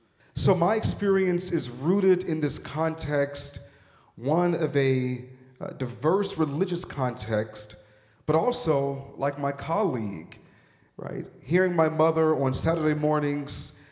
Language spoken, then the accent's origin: English; Chicago, Illinois, United States; Well, yeah, I mean, I am from Chicago, right?